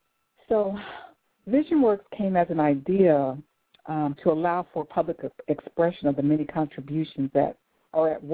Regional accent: California, United States; The second week is Let's Celebrate with host Shakaysha Showers out of California, my hometown.

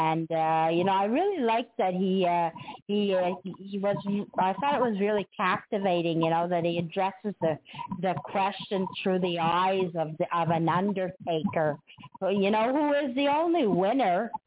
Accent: Canada; Oh, I'm from Canada. Eh? We don't believe in guns here.

